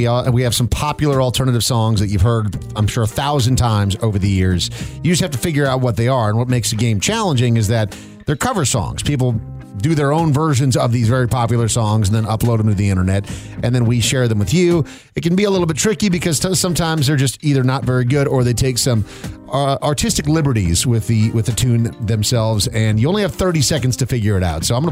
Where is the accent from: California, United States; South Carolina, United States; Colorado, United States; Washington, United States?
Colorado, United States; When I was a kid growing up in Colorado, I had a bathroom incident at school